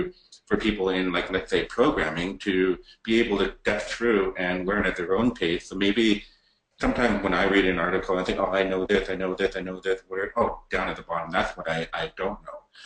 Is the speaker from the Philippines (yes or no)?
no; Canada; I got into hockey normally because I love hockey and I'm Canadian.